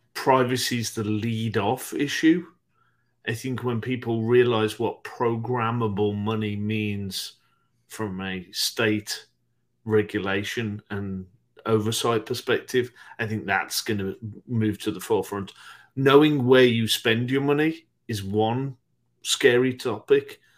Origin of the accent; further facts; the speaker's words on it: United Kingdom; I'm hopeful, is my home country, the UK, with the longest serving currency out there on the market, the pound.